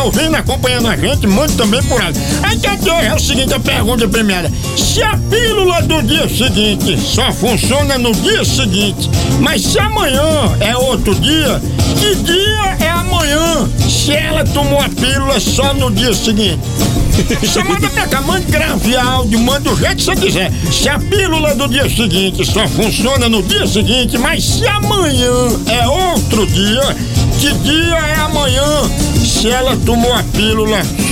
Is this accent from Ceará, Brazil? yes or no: yes; Ceará, Brazil; Eu trouxe meu bonezinho, eu sou cearense.